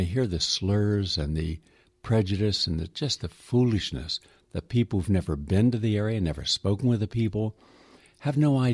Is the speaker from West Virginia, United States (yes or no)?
yes; West Virginia, United States; from my home state of West Virginia, I had an opportunity, being a hillbilly, to live amongst the people